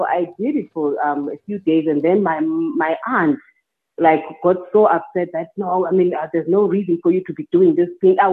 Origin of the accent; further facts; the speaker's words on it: Mthatha, Eastern Cape, South Africa; I grew up in Mthatha, the former Transkei.